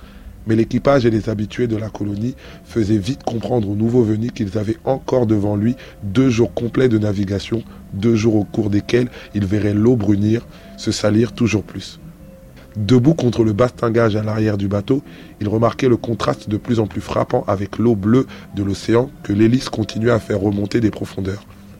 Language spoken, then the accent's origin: French; Kinshasa, DR Congo; Moi, en tant que Congolais, parce que je suis né au Congo et j'ai grandi au Congo, à Kinshasa exactement